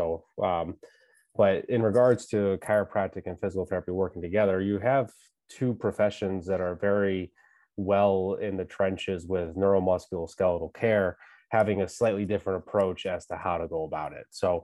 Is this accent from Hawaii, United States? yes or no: no; Michigan, United States; now in Shrewsbury, United States; I'm originally from Michigan, but made my way out here for hockey and then college, and, you know, met my wife in Boston.